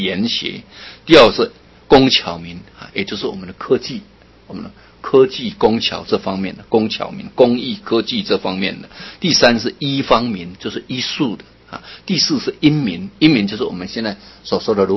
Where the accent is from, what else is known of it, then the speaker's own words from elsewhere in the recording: Yilan County, Taiwan; 我们说这个宜兰的闽南语的腔，哦，我是宜兰人，所以我们会说加杯哈，配鸡卵，在那卡酸酸，手软软